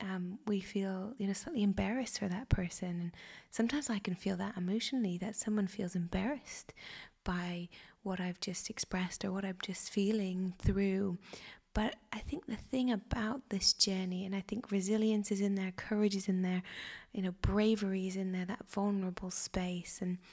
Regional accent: Canada; My family are in Canada, I'm Canadian

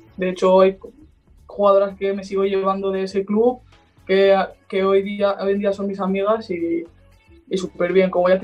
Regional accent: Barcelona, Catalonia, Spain; yo que soy de Barcelona y que bueno, siempre en mi casa ha estado muy inculcado el Barça.

